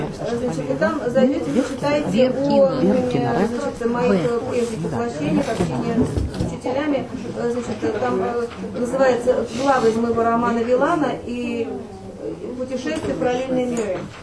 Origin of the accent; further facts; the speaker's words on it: Saint Petersburg, Russia; А я живу в деревне 8 лет, хотя родилась и выросла в Санкт-Петербурге.